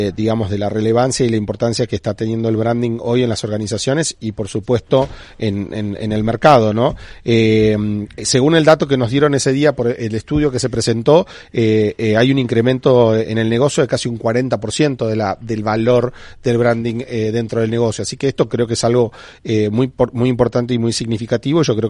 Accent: Argentina; accent: Argentine; moved away as an adult; now in Spain; para mí como argentino, que se notará por mi acento, que vivo hace 3 años acá

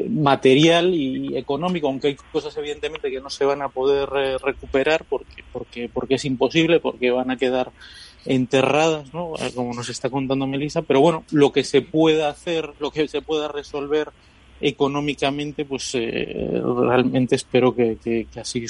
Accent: Venezuela; born there; Yo, por cierto, soy venezolano también, pero de la isla gallega. Nací en Venezuela.

